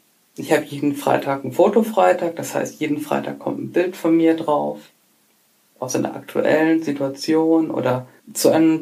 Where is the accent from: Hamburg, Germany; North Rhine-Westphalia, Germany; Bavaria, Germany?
Hamburg, Germany; Ich komme aus der Nähe von Hamburg